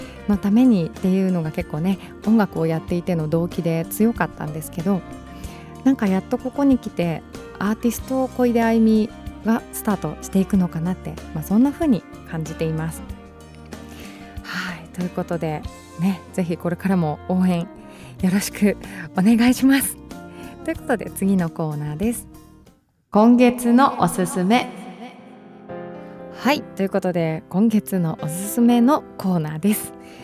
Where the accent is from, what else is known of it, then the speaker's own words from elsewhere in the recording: Hamamatsu, Shizuoka, Japan; まあ、これはまた地元に戻るんですけど